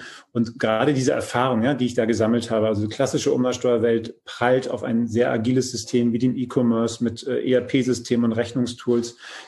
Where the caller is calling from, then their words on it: Hamburg, Germany; Ja, moin Christian und moin aus Hamburg. Und viele Grüße in die Runde. Genau